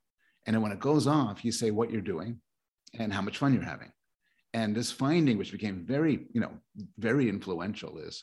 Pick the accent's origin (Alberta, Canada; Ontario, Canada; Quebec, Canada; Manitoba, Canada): Quebec, Canada; Montreal; born there; moved away; I was born in Montreal.